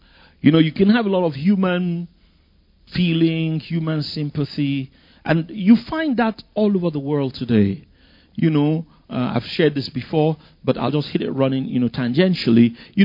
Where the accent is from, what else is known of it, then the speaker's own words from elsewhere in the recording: Nigeria; I came from Nigeria. I'm a nice Nigerian boy. You know, very conservative.